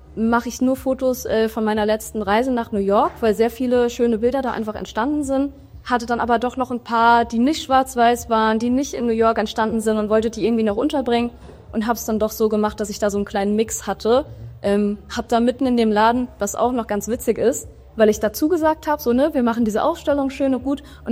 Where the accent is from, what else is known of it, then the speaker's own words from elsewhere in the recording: Homburg, Saarland, Germany; ich bin 25 Jahre alt und ich komme aus Homburg, ist ungefähr eine halbe Stunde hier von Saarbrücken.